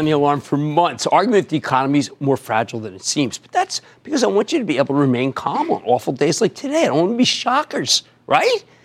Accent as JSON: {"language": "English", "region": "New Jersey", "country": "United States", "said": "Let's go to Lily in my home state of New Jersey."}